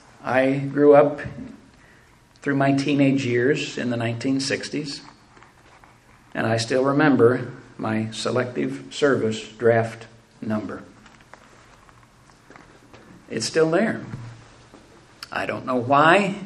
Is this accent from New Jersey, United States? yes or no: no; St. Louis, Missouri, United States; born there; I was born in St. Louis, Missouri.